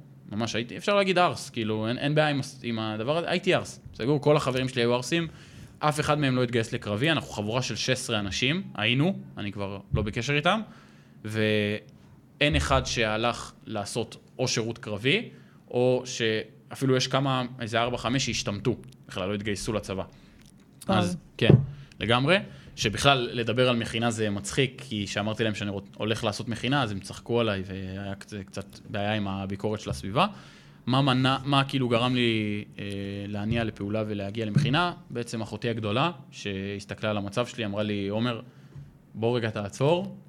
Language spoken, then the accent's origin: Hebrew; Netanya, Central District, Israel; אני בא מנתניה